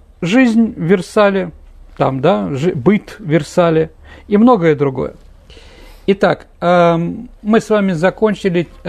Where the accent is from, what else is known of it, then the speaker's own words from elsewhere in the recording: Saint Petersburg, Russia; ну, лучевая система города, мы, петербуржцы, знаем прекрасно